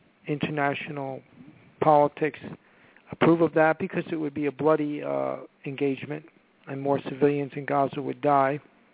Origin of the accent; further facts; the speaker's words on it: United States; I have to say, as an American, I am just disgusted